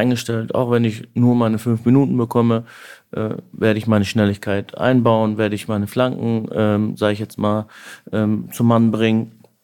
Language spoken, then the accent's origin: German; Dortmund, North Rhine-Westphalia, Germany; für mich als Dortmunder Junge